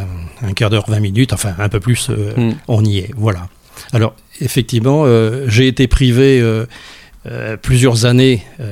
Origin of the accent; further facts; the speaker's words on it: Nantes, Pays de la Loire, France; born there; Je suis né à Nantes